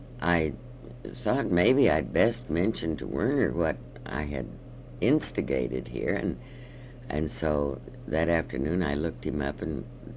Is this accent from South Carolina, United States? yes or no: no; Oklahoma, United States; I had not known what a sauna was, being a Welshman from Oklahoma